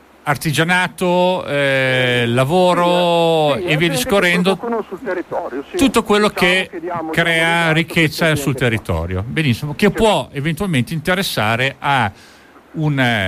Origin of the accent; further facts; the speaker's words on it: Castiglione, Emilia-Romagna, Italy; io adesso sono di Castiglione da sempre, nel senso che sono nato a Castiglione